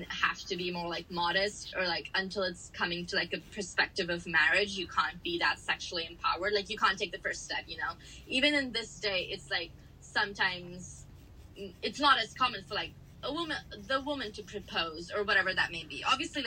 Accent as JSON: {"language": "English", "country": "India", "tie": "born or raised there", "also_born_or_lived": "United States", "said": "living in India and growing up in India and even in the US"}